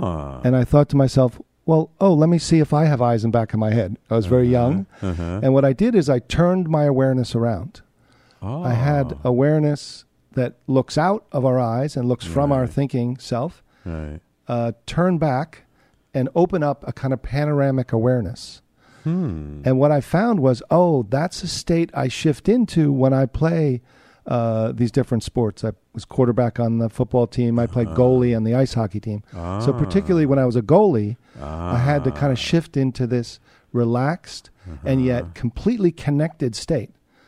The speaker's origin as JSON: {"language": "English", "town": "Summit", "region": "New Jersey", "country": "United States", "tie": "born or raised there", "said": "I grew up in New Jersey, right next door."}